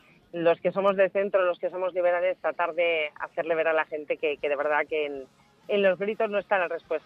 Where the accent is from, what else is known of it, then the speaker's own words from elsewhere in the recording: Community of Madrid, Spain; como buena madrileña, soy del Gadío.